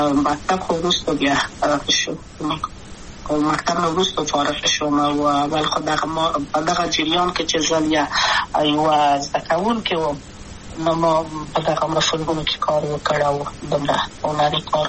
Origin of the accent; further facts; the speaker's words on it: Kabul, Afghanistan; also born or lived in Wardak; زه خو اصلا د وردګو ولایت یم، د پلار مې د وردګو ولایت ته خلګنسه کې دلې د کابل په تختپل سیمه کې یم او لویا شویم کابل کې هم مکتب می دولسم په کابل